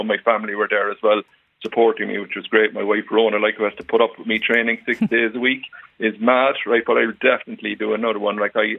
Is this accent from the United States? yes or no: no; Cork, Munster, Ireland; like I'm from Cork and there's a bit of rebel grit and Irish grit